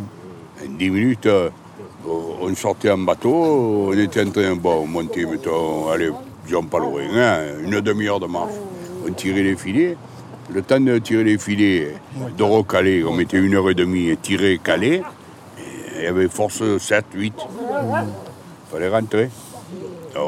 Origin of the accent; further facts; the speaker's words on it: Marseille, Provence-Alpes-Côte d'Azur, France; born there; 43 ans. Je suis né à Marseille, au quartier de Saint-Jean qui a été démoli par les Allemands.